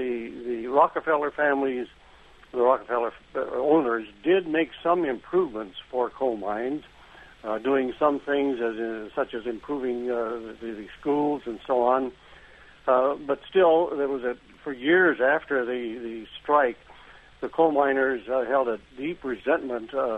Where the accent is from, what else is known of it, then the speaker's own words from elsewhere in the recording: Tabasco, Colorado, United States; And I was born in Tabasco in December of 1924.